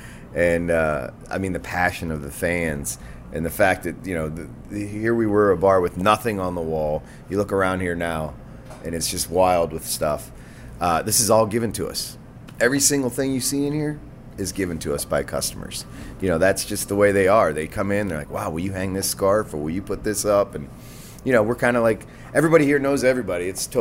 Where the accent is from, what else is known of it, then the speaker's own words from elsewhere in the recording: Kansas City, United States; I grew up in Kansas City.